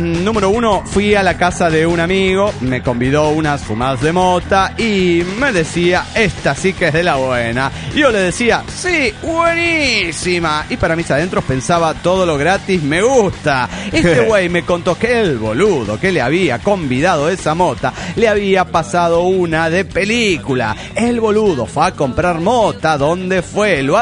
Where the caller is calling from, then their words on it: Managua, Nicaragua; de Managua, Nicaragua.